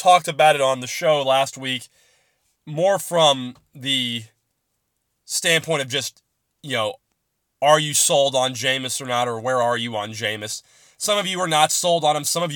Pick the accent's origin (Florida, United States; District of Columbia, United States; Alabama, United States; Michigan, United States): Florida, United States; Tampa; I'm very lucky that, you know, being born and raised in Tampa, I have all of my family here